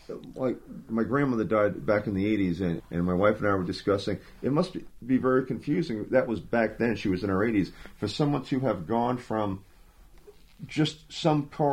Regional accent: New York, United States; moved away; I said, you know, we're from New York originally, and even if I could afford to live there and wanted to live there, where I live doesn't exist anymore.

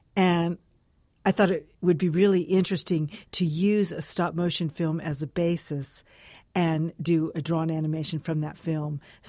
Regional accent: El Paso, Texas, United States; growing up in El Paso, the sky and the mountains were pretty central to the way I looked at things

